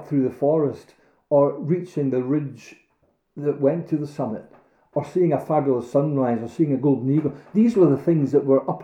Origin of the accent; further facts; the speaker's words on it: Glasgow, Scotland, United Kingdom; I come from Govan. I'm not interested in flowers, you know.